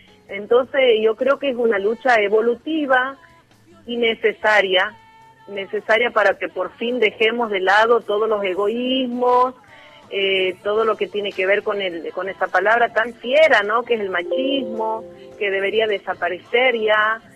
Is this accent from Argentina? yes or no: yes; Argentina; como hermanos argentinos